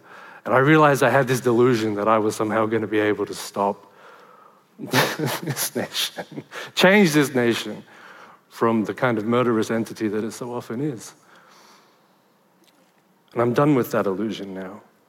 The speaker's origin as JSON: {"language": "English", "town": "Liverpool", "region": "New South Wales", "country": "Australia", "tie": "born there", "said": "My father was born in Ceyhan, in Turkey. And I was born in Liverpool in Western Sydney."}